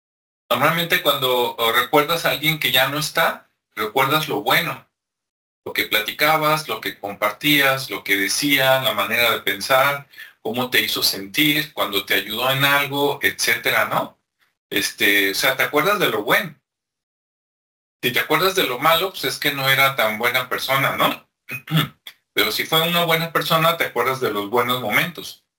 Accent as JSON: {"language": "Spanish", "country": "Mexico", "said": "yo creo que por lo menos en mi país, México"}